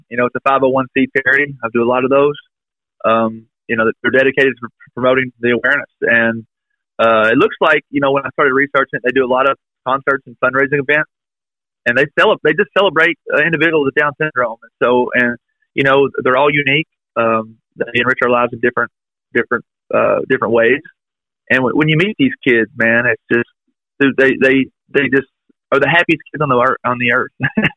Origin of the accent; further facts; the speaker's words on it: Taylorsville, Kentucky, United States; You know, I'm from Taylorsville, Kentucky, which is it's about 25 miles from Louisville.